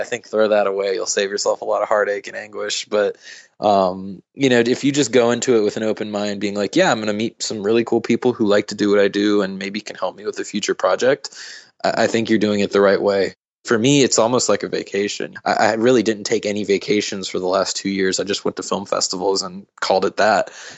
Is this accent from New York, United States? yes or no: no; North Carolina, United States; I'd been for years and years growing up in North Carolina.